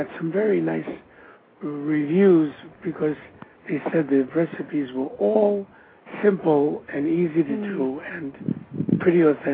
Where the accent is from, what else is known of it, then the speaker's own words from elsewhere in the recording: Brooklyn, New York, United States; And I grew up in Brooklyn, and there were different rules.